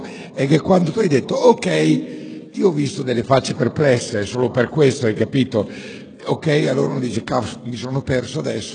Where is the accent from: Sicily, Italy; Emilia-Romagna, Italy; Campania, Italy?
Emilia-Romagna, Italy; Pieve di Cento; io vengo anch'io da un paese di campagna, se venivi a Pievedicento, il mio paese, facevi questa spiegazione, eri bravo